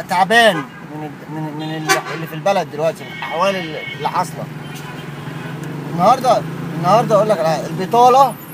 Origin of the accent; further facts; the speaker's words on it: Egypt; 30 سنه احنا ما نعرفش كمصريين